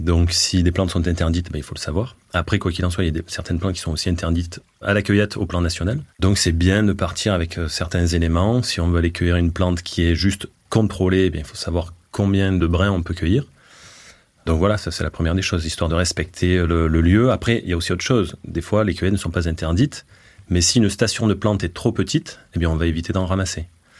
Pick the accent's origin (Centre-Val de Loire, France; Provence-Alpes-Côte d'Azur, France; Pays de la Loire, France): Provence-Alpes-Côte d'Azur, France; Marseille; au départ je venais du sud, donc de Marseille. Je suis venu en Haute-Savoie, dans les Bauges.